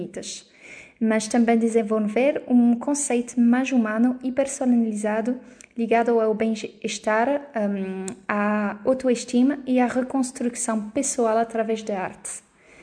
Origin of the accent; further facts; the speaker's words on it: Belgium; Portuguese is a second language; now in Portugal; Eu sou belga e há alguns anos eu decidi, com a minha família, de mudar completamente de vida e expatriar-nos para os Açores